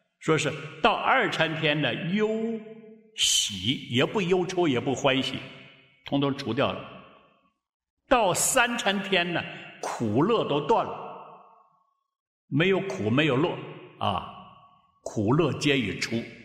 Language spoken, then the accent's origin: Chinese; Taiwan; now in United States; 我们从台湾来啊，到了美国啊